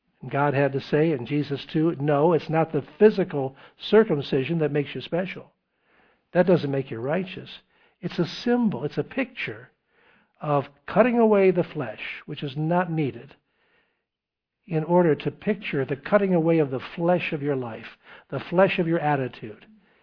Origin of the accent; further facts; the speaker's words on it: Tennessee, United States; now in Albany, United States; I came from Tennessee